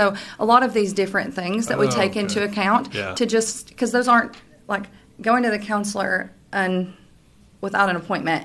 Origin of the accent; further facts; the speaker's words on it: Livingston, Tennessee, United States; I grew up in Livingston, Tennessee. I live in Alpine.